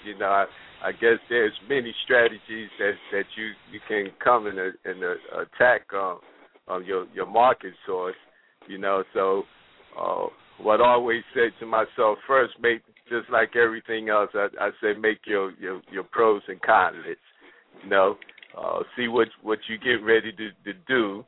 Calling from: New Jersey, United States; I'm calling in from Finland, New Jersey.

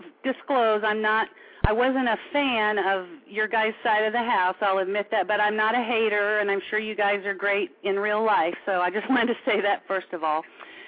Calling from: Missouri, United States; I'm calling from Missouri.

